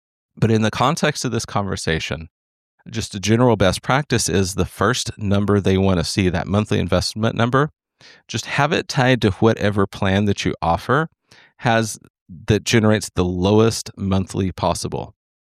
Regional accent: Texas, United States; because of course I'm from Texas.

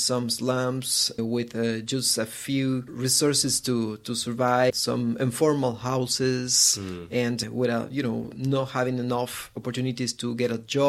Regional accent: Guatemala; I am from Guatemala. This is a small country very near to Mexico in Latin America. And I'm working there. I'm living there in Guatemala.

